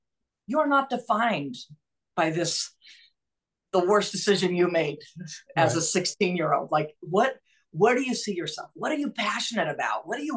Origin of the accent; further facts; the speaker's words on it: Irvine, California, United States; So I grew up in Irvine, very blessed. New books and not a shortage of resources.